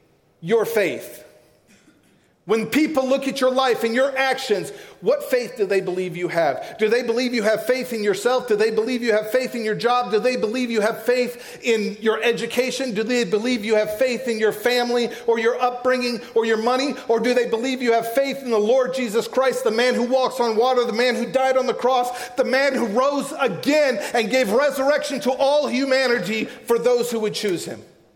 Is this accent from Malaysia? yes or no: no; the South, United States; I'm from the South.